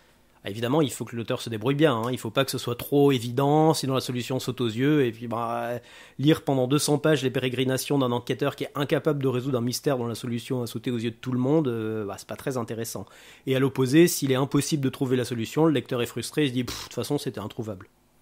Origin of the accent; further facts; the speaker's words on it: France; surtout chez nous en France